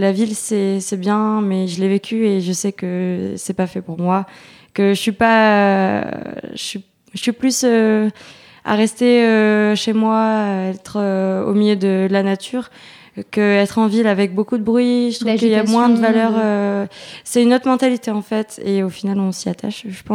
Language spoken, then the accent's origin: French; Ambert, Auvergne-Rhône-Alpes, France; also born or lived in Clermont-Ferrand / Lyon; moi je suis originaire d'Ambert j'ai grandi là jusqu'à que je m'en aille pour mes études de photographie sur Clermont-Ferrand et ensuite Lyon. Et du coup maintenant je suis installée ici